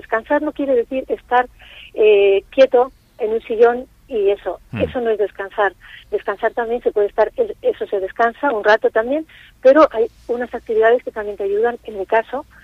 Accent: Laredo, Cantabria, Spain; a mi pueblo, a mi querida Villa de Laredo

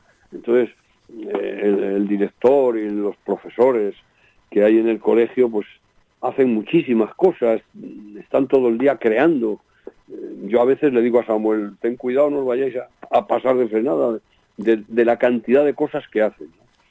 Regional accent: Casar de Periedo, Cantabria, Spain; also born or lived in Cabezón de la Sal; si estuviéramos en mi pueblo, que es Cabezón de la Sal, pues, o en Casar de Periedo, donde yo viví desde pequeñito

